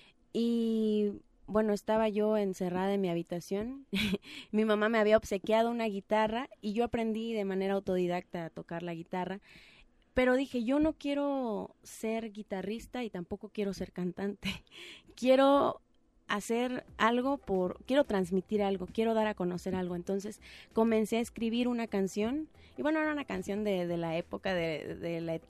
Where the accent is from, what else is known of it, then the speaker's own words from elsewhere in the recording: Juchitán, Oaxaca, Mexico; Bueno, yo nací y crecí toda mi vida en Juchitán.